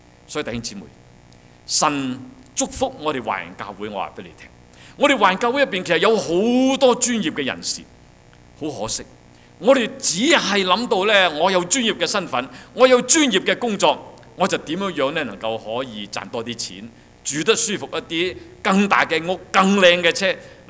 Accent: Guangdong, China; 譬如我哋係廣東人

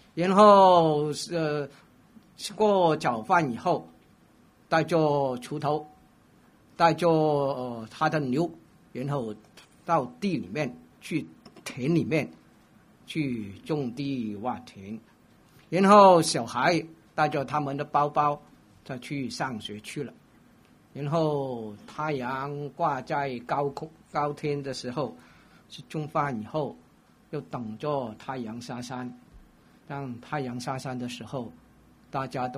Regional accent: Hong Kong; accent: Hong Kong; 啊，我在香港长大，所以我的普通话都是非常香港的啊。

